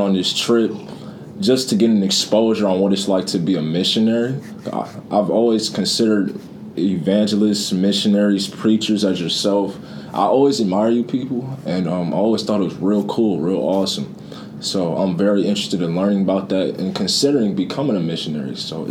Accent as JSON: {"language": "English", "town": "Lansing", "region": "Michigan", "country": "United States", "tie": "born there", "said": "Yes, I was born in Lansing."}